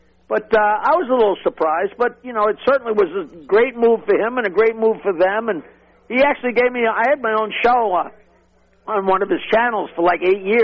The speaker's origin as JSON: {"language": "English", "country": "United States", "said": "I'm an American."}